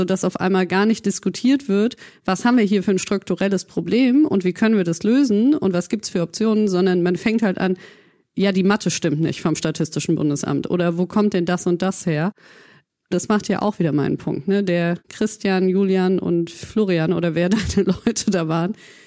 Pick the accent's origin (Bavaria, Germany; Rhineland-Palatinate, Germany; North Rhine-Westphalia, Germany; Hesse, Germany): North Rhine-Westphalia, Germany; Bonn; Ich messe das halt an den Botschaftskindern in Bonn-Bad Godesberg, mit denen ich groß geworden bin.